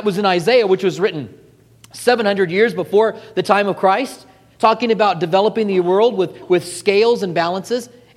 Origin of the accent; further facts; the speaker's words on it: Albuquerque, New Mexico, United States; That's what I did growing up in Albuquerque. We had a sidewalk out in front of our house.